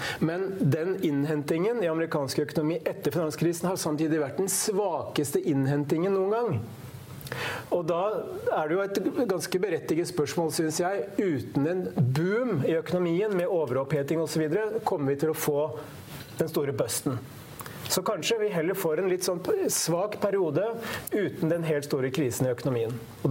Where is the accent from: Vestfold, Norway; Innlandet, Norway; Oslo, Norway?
Innlandet, Norway; Hamar; det jo som vi sier på Hamar der jeg kommer fra